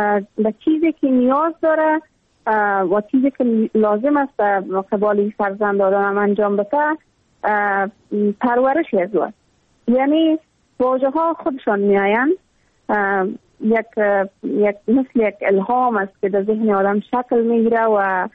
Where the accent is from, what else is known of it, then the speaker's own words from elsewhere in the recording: Afghanistan; تمام مردم افغانستان و حداقل هم نسلای ما، کسایی که هم دوره ما هستن، سن سال ما هستن، ما در دامن جنگ زاده شدیم، اما تو در جنگ کلان شدیم